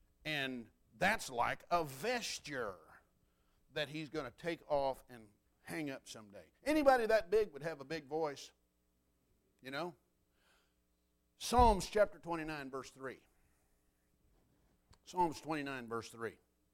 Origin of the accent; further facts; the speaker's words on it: Texas, United States; I'm from the Texas Panhandle. And in the Texas Panhandle, thunderstorms build up to 55,000 feet.